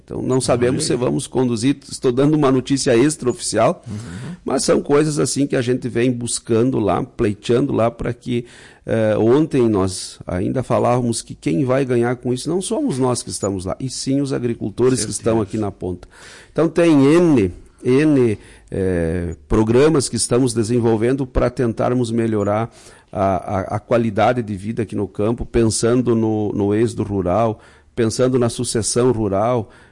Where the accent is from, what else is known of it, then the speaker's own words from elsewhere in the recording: Lagoa Vermelha, Rio Grande do Sul, Brazil; eu venho de Lagoa Vermelha